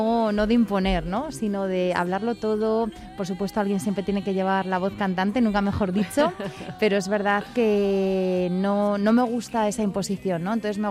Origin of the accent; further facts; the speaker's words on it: Valencia de Don Juan, Castile and León, Spain; deseando ya estrenarlo el 10 de agosto en mi pueblo natal, Valencia de Don Juan, en la provincia de León